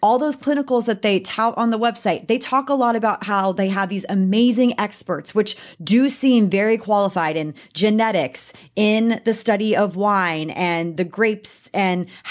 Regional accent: Texas, United States; I'm a Texan, so I was like, Le Domain.

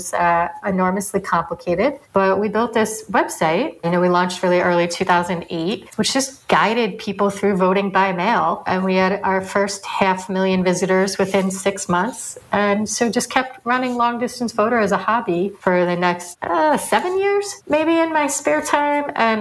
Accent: New York, United States; I don't like people. I'm from New York.

